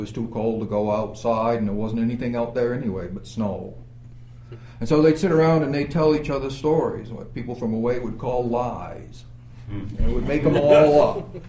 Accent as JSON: {"language": "English", "region": "New England", "country": "United States", "said": "Yeah, I mentioned when we started this, I'm from New England. And New England has a very strong storytelling tradition."}